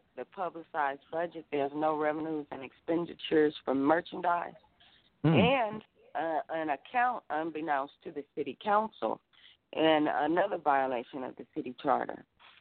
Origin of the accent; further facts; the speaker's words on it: Compton, California, United States; I'm a taxpayer who was born and raised in Compton